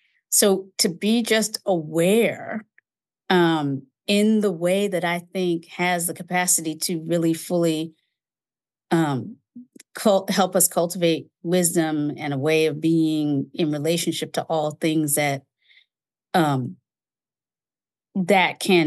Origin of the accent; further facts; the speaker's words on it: Kinston, North Carolina, United States; as a little girl growing up in Kinston, North Carolina, born, I proudly named the year as 1967